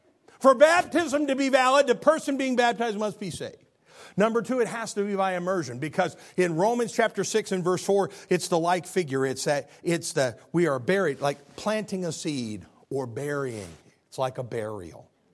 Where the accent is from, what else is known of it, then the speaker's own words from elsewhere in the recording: Illinois, United States; I play euchre. I'm from Illinois. It's a card game.